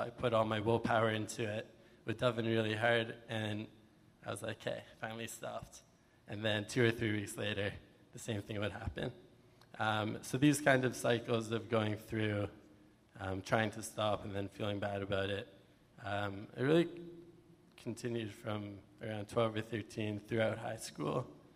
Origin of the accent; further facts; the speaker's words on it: Toronto, Ontario, Canada; growing up in the Sheir Shemayim community in Toronto.